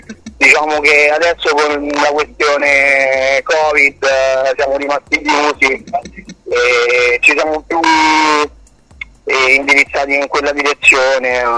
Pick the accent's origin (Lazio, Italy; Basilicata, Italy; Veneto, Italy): Lazio, Italy; Rome; perché noi siamo romani.